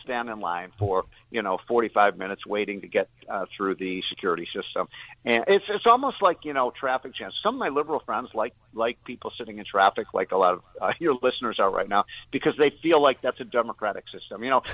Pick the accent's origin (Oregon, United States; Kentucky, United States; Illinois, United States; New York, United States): Illinois, United States; Chicago; I grew up in Chicago in the 60s.